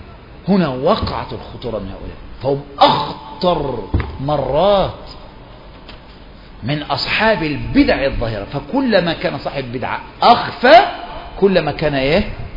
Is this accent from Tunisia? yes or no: no; Egypt; ده انا رجل مصري، ده انا بحب مصر